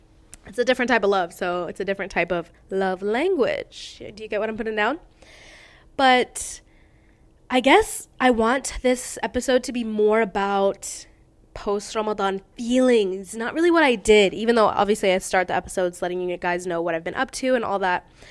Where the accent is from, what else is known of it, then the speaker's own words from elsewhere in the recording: New York, United States; born there; I was actually born in New York, if anyone was wondering. I'm a New Yorker just for the first wee years of my life.